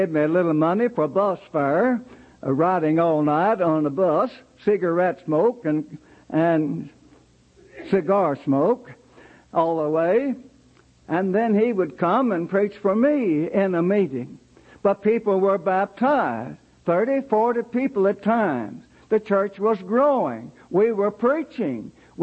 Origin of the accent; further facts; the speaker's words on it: Murray, Kentucky, United States; moved away as an adult; When I began full-time local work in 1934, leaving my hometown in Murray, Kentucky, after finishing college